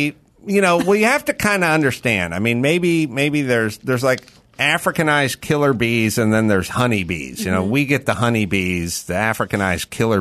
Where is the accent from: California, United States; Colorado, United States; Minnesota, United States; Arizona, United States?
California, United States; Los Angeles; born there; I was born in North Hollywood, so there was no burden.